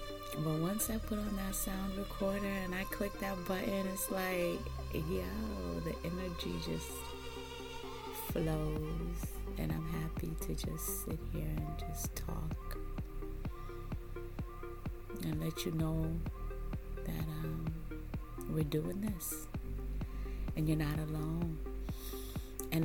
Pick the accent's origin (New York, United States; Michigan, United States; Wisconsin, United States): New York, United States; accent: New York; I sound like such a New Yorker when I say coffee. I heard that New York for real. I'm a New Yorker.